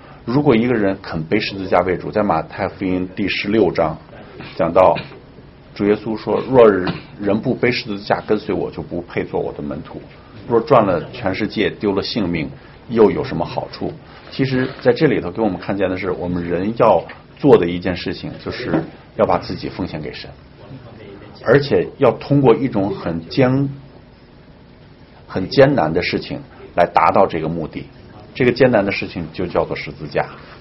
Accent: China; 我们从大陆过来

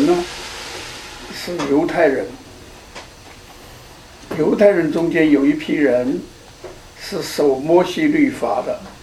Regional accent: China; 在清朝和民国初年，我们中国人用的叫做银元。

